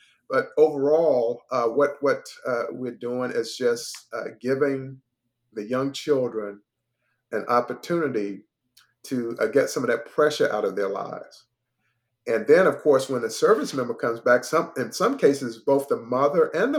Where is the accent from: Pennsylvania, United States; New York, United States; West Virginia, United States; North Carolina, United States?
North Carolina, United States; Then I went to Georgia, well, North Carolina, my home state.